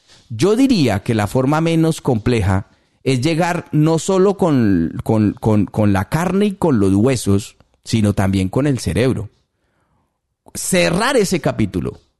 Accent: Colombia; moved away; yo recuerdo cuando yo salí de Colombia.

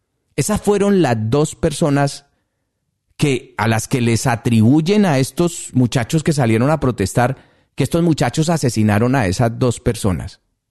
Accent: Colombia; yo no soy peruano, pero sí colombiano.

